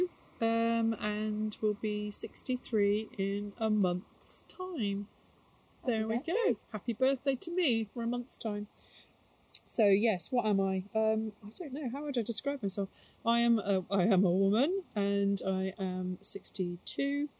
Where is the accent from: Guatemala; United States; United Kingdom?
United Kingdom; Cheltenham, South West England; moved away as an adult; Originally, so I come from Gloucestershire, from Cheltenham. I went to art college and was studying graphic design